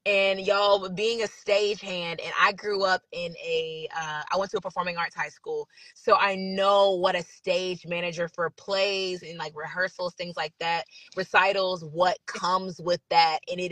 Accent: Georgia, United States; I live about 45 minutes south of Atlanta, and in a city called McDonough, Georgia. I grew up in Henry County

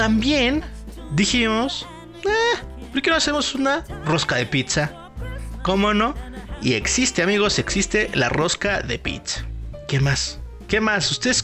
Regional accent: Mexico; los mexicanos siempre metemos nuestras manos en las tradiciones y las hacemos aún más sabrosas y más ricas

